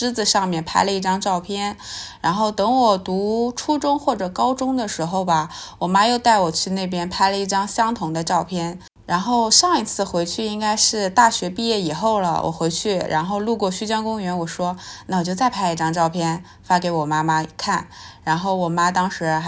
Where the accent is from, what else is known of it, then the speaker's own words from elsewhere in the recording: Jiangshan, Zhejiang, China; also born or lived in Luoyang; 反正我之前基本上全部都是在浙江生活长大的，在洛阳的记忆其实不是特别的多。我小时候我妈还让我写过一篇文章，是什么江山我的第二故乡，那现在这么说的话其实也确实算是我的故乡了。